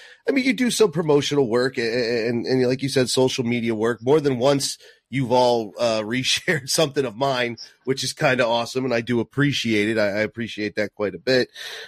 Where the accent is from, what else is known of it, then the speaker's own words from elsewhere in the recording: New England, United States; We know that I grew up in New England.